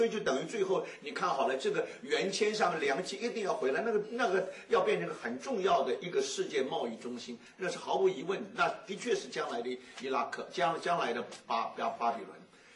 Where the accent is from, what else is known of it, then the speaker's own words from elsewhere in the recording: United States; 我们美国人希望他能够民主